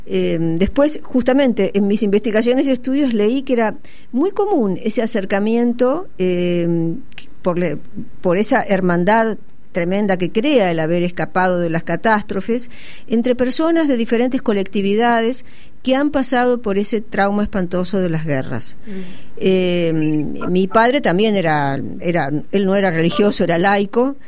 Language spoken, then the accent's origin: Spanish; Castelar, Buenos Aires Province, Argentina; cuando yo era chica en Castelar, yo me crié en Castelar, nos mudamos ahí cuando yo tenía 5 años